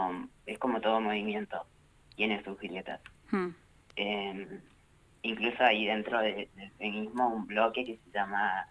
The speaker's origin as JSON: {"language": "Spanish", "town": "Jacobacci", "region": "Río Negro", "country": "Argentina", "tie": "born or raised there", "said": "yo crecí en Jacobacci, tengo mi vida ahí, y todavía no he vuelto"}